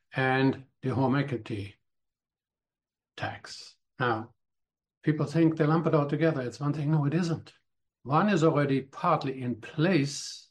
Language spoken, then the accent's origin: English; Germany; moved away as an adult; now in Canada; Now, when I came from Germany, this is not what we did. People rented.